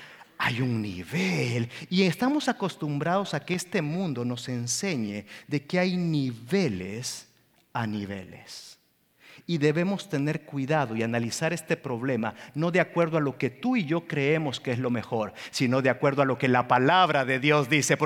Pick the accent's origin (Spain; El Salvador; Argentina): El Salvador; Yo soy de El Salvador. Hay una gran diferencia.